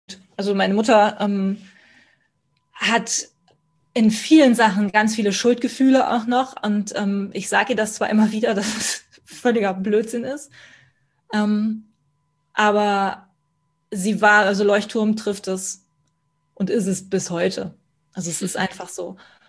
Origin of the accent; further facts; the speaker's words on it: Kempten, Bavaria, Germany; okay, dann ich bleibe in Kempten, in meiner Heimatstadt.